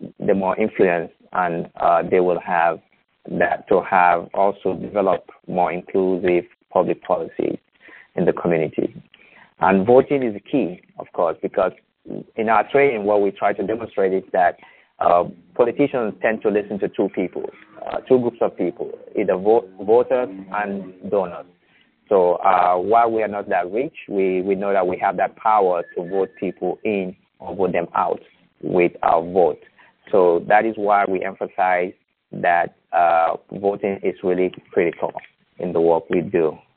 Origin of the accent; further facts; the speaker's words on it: Niger; I am originally from Niger, West Africa.